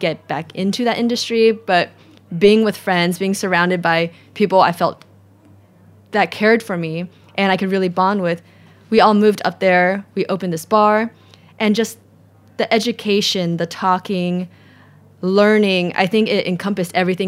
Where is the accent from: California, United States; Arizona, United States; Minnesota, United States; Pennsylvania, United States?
California, United States; San Diego; growing up in San Diego, it was so exciting to see the growth of it.